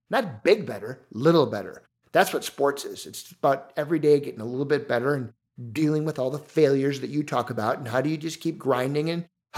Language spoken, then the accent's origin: English; Minnesota, United States; I'm a former wrestler growing up in Southern Minnesota. This is the heart of wrestling country.